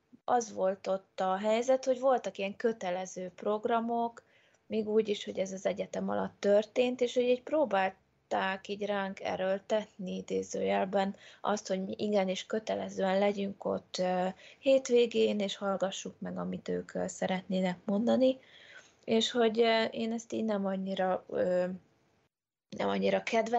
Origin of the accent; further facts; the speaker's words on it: Hungary; mert magyarok vagyunk, most így itt nagyon hazafinak kell lennünk